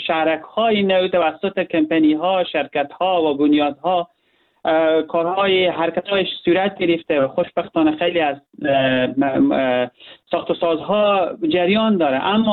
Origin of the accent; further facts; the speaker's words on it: Herat, Afghanistan; به عنوان یک هراتی قدردان دید انسانی همه مردم افغانستان باشم